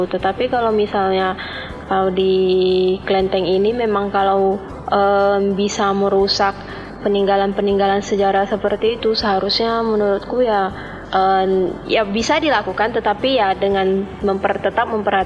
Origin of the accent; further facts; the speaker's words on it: Riau, Indonesia; Dan di tempat-tempat asalku seperti di Riau itu jarang bisa ditemui kelenteng-kelenteng seperti itu